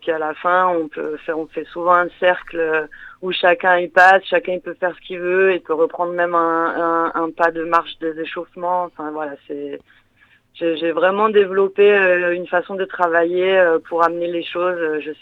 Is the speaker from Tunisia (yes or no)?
no; Occitanie, France; Moi, je suis voilà, je suis Ariège limite 31.